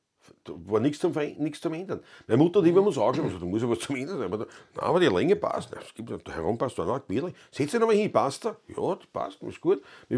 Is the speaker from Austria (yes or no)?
yes; Ottakring, Vienna, Austria; wir sind beide in Otterkring aufgewachsen und haben keine Schlägerei